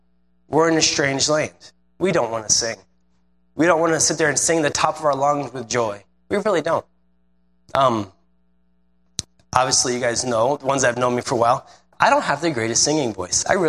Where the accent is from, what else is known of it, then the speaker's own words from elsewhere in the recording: Indiana, United States; I know I grew up here. I was born in Northwest Indiana, lived the first 27 years of my life here.